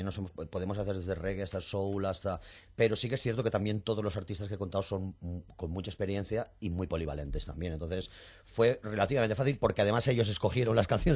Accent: Spain; yo soy español

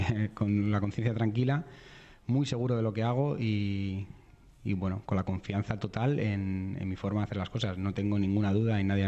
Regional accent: Vallecas, Community of Madrid, Spain; soy de Vallecas, de que soy rayista

